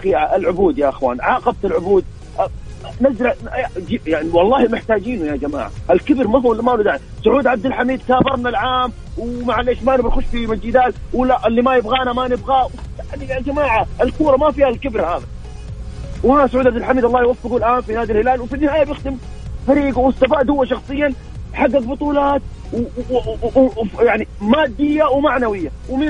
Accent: Jeddah, Makkah Province, Saudi Arabia; من جدة بعلق على وضع فريق

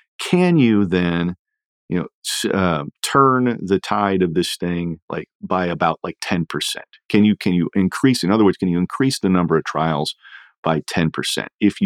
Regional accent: Indiana, United States; especially in states like my home state of Indiana

